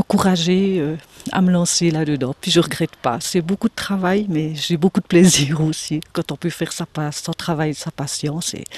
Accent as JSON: {"language": "French", "town": "Courtelary", "region": "Bern", "country": "Switzerland", "tie": "born or raised there", "said": "je viens du Vallon, j'ai passé mon enfance à Courtelary, je suis à Sonvilliers depuis 20 ans, un peu plus. J'ai 54 ans"}